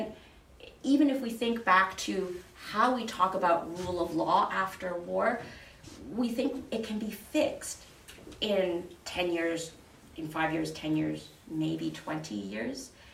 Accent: Canada; me as a Canadian with my peacekeeping ideals

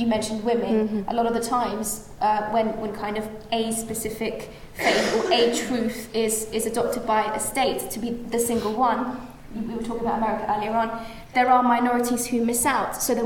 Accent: Kabul, Afghanistan; now in United Kingdom; I come from Afghanistan. I was born in Kabul.

